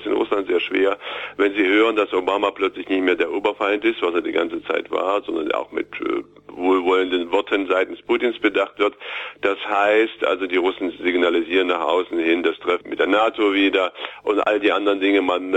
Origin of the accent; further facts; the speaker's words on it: Gotha, Thuringia, Germany; now in Erfurt, Germany; Ich bin in Gotha groß geworden, lebe natürlich sehr lange schon in Erfurt